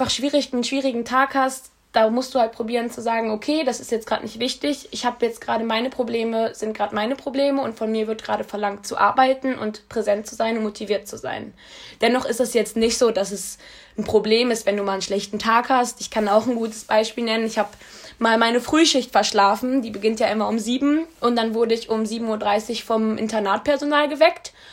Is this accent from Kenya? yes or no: no; Essen, North Rhine-Westphalia, Germany; also ich komme aus Essen, ist ja auch eine Großstadt und ich war immer gewohnt, viel Trubel zu haben.